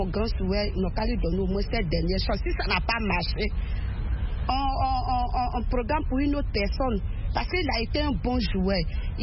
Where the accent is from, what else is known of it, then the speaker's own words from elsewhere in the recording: Côte d’Ivoire; quand tu dis, oh, je viens de la Côte d'Ivoire